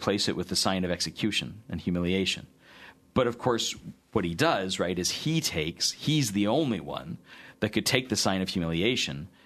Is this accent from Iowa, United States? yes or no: yes; Iowa, United States; it's because I'm from Iowa and don't know palm trees very well.